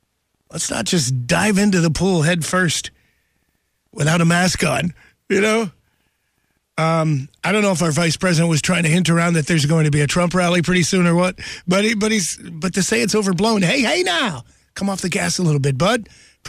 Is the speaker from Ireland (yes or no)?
yes; Ireland; I like potatoes. I'm Irish. I probably eat too many potatoes.